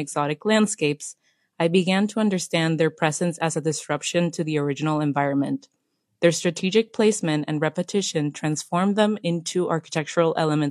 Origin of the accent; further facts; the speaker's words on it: Puerto Rico; now in Phoenix, United States; They reminded me of the familiar environment I grew up with in Puerto Rico